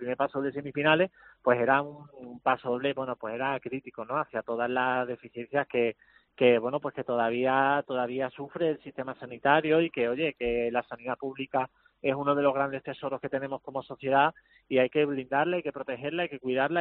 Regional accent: Málaga, Andalusia, Spain; yo soy malagueño, es que me da igual lo que ponga el DNI

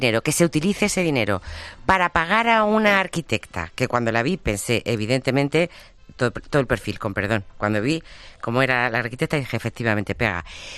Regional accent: Region of Murcia, Spain; Soy murciana, ¿vale?

